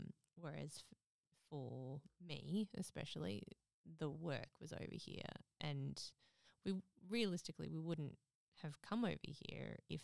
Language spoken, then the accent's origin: English; Perth, Western Australia, Australia; born there; I was born in Perth, but I'd never envisaged living here.